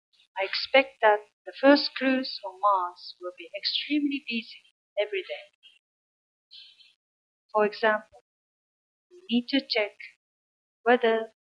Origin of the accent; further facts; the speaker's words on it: Japan; English is a second language; now in Mexico; I'm from Japan. I live in Mexico.